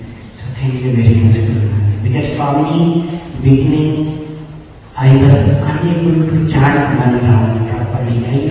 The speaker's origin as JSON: {"language": "English", "country": "India", "second_language": "English", "said": "I went back to my home country in India, Bharat"}